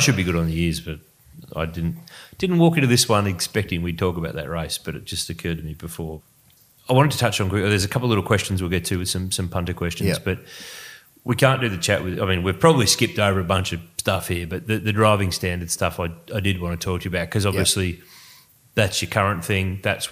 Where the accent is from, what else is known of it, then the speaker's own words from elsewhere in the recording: Melbourne, Victoria, Australia; I'm from Melbourne, seriously.